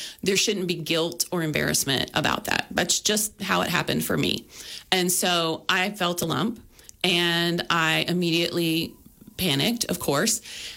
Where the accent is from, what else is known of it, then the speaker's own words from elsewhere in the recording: Texas, United States; also born or lived in Houston; I grew up in Texas, on the Texas Gulf Coast, about an hour south of Houston, in a rural area.